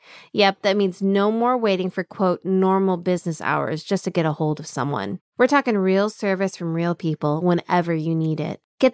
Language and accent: English; Minnesota, United States; Minnesota.